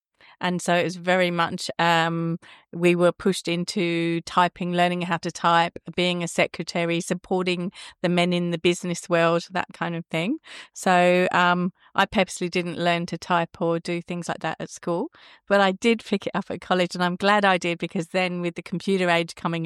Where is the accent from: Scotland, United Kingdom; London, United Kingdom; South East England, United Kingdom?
London, United Kingdom; I was born in London in England.